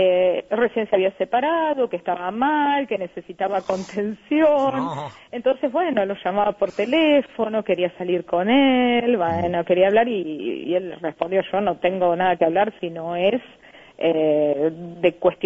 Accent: Quilmes, Buenos Aires Province, Argentina; yo soy de Quilmes, y Quilmes, si bien es una ciudad grande, nos conocemos mucho acá y casi todos, la verdad.

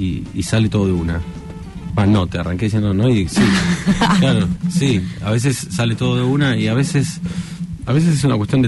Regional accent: La Plata, Buenos Aires Province, Argentina; born there; Sí, nací en La Plata en el año 72.

